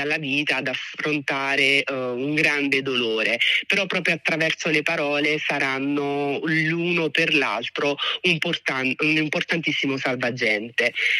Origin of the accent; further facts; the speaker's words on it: Formia, Lazio, Italy; completamente ambientato nella mia città natale, Formia.